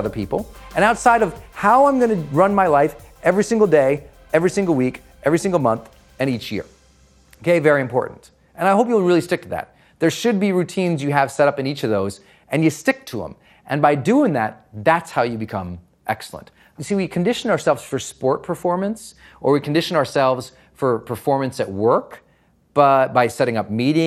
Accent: Montana, United States; You know, I'm from Montana. It had to be in the woods, right?

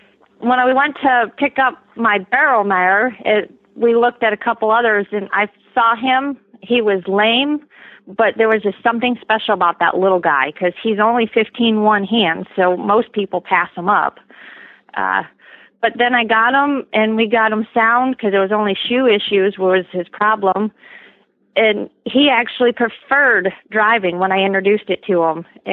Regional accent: Pennsylvania, United States; I grew up in Pennsylvania in 4-H and started that way.

